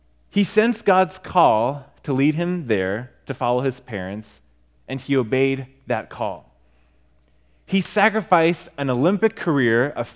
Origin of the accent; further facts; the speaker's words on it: Japan; especially those who were in Asia, growing up in Japan